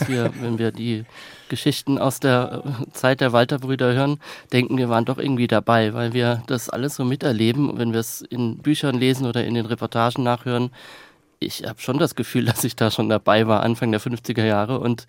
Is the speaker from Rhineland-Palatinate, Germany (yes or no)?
yes; Kaiserslautern, Rhineland-Palatinate, Germany; now in Berlin, Germany; wenn ich dann sage, ich komme aus Kaiserslautern.